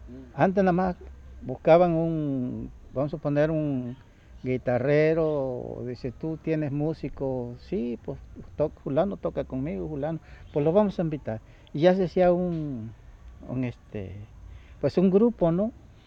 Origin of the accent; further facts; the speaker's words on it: Acayucan, Veracruz, Mexico; born there; Pero casi donde yo nací pertenece a Cayucan.